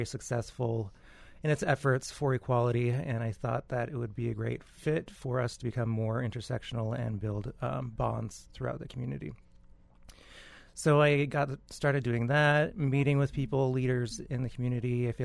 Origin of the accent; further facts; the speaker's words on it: Cheney, Washington, United States; also born or lived in Spokane; I'm from Spokane. I grew up in the Cheney area and have a house now on the South Hill.